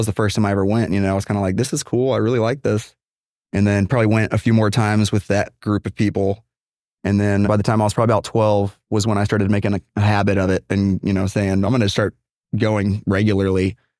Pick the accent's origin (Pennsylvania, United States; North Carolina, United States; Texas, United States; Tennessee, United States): Texas, United States; Houston; I'm from Houston, Texas.